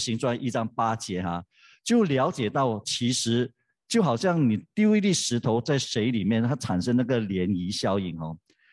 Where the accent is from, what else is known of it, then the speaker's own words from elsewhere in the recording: Malacca, Malaysia; 我们基本上在马来西亚哈，我来自马六甲，我们都不是基督徒的，很多都是民间信仰啦，道教，甚至有回教徒、佛教徒等等。